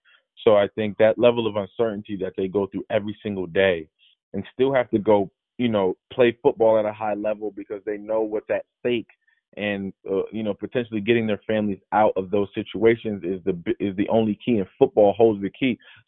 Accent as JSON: {"language": "English", "town": "Paterson", "region": "New Jersey", "country": "United States", "tie": "born or raised there", "said": "it just reminded me of my hometown of Paterson, New Jersey, and being at Paterson Catholic"}